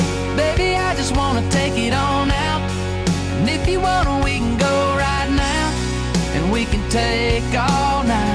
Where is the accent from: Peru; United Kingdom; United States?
United States; California; moved away as an adult; now in Nashville, United States; I'm originally from California, moved to Nashville like 7 years ago